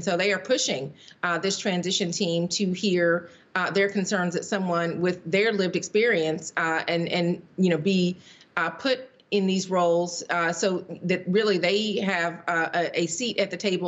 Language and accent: English; Georgia, United States; which we know is in the balance right now in my home state of Georgia.